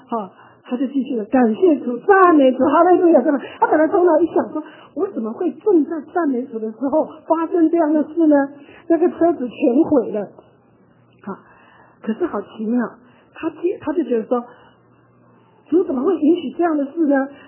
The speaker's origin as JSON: {"language": "Chinese", "country": "China", "said": "因为我们中国人的传统那个环境的塑造，使我们就是不会自由的表达爱"}